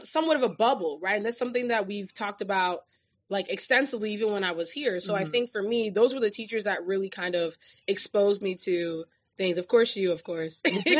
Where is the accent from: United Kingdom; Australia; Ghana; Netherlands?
Ghana; now in United States; my own experience as a Ghanaian American. I see it as somebody who identifies alongside the African American community, right? Because those were the first Black people I really got to engage with when I came to America.